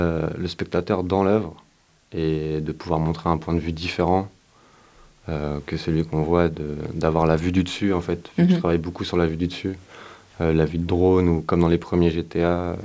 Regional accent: Nantes, Pays de la Loire, France; je suis plus été marqué par le graffiti des années 90, à Nantes.

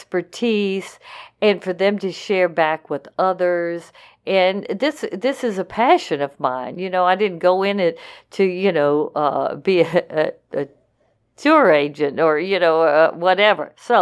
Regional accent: the South, United States; I mean, you know, I'm from the South. We just do clubs down here.

